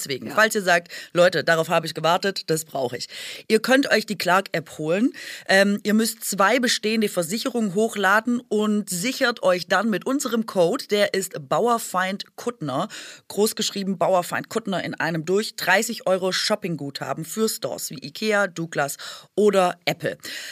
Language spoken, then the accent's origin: German; Baden-Württemberg, Germany; Ich bin Schwäbin